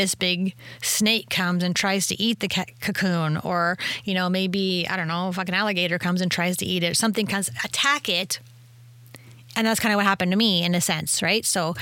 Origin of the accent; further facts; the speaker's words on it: Orangeville, Ontario, Canada; also born or lived in Shelburne; because I'm from Orangeville and Shelburne